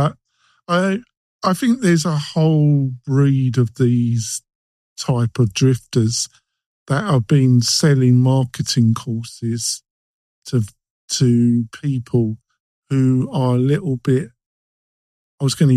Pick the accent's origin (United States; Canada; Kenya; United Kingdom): United Kingdom; England; which is probably because I'm English, British, is multi-level marketing.